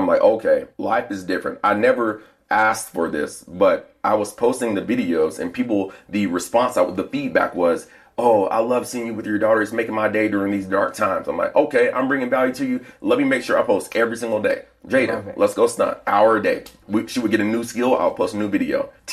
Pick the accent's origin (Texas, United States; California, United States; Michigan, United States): Texas, United States; Plano; Well, I'm from Plano, but okay. I worked at a cheer gym in McKinney after college.